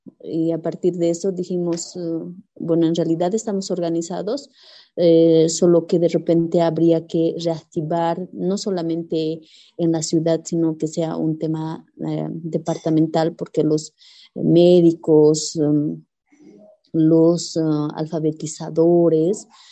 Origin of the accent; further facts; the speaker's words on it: Bolivia; todo el apoyo que hemos recibido también como bolivianas y como bolivianos